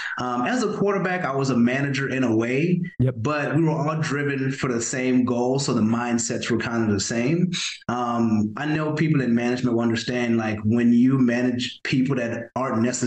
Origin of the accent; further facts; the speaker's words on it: Louisiana, United States; also born or lived in Arkansas / Florida; So I'm from South Louisiana, right outside New Orleans.